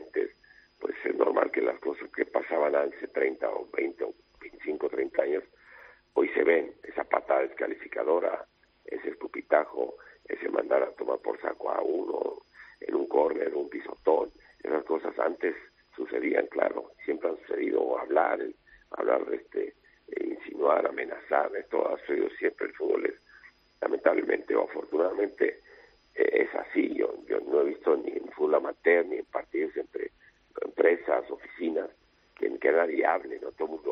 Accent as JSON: {"language": "Spanish", "country": "Mexico", "said": "Yo soy mexicano y no me gusta que me digan esto, me califiquen por ser mexicano con un calificativo despectivo"}